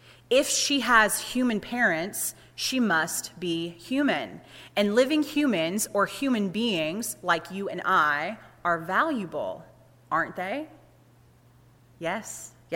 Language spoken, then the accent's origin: English; Georgia, United States; I'm from Georgia.